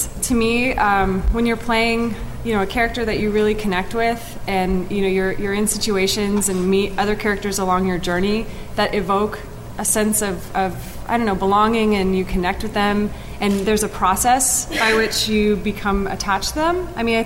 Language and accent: English; Canada; I am Canadian, so I have plus... I have plus 25 cold resistance.